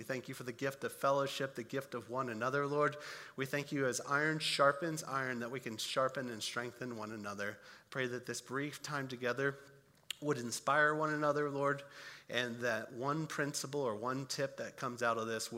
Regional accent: Philadelphia, Pennsylvania, United States; This is us in New York. We're from Philadelphia, but I'm also in the Presbytery of the East and bringing in churches.

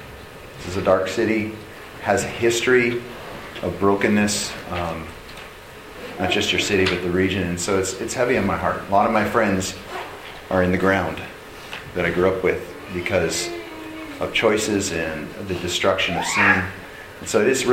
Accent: Ruby, Alaska, United States; also born or lived in Fairbanks; Obviously, Chris had talked a little bit about the fact that I grew up in Ruby. And so, having spent most of my childhood up to just before I turned 16, we moved to Fairbanks.

